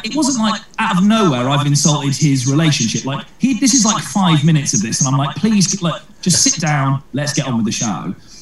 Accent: Didcot, South East England, United Kingdom; Either it's the first time I played my hometown, Didcot in Oxfordshire.

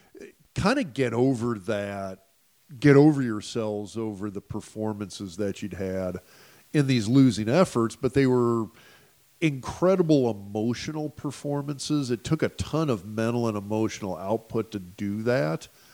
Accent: Lincoln, Nebraska, United States; I grew up in Lincoln, for God's sakes.

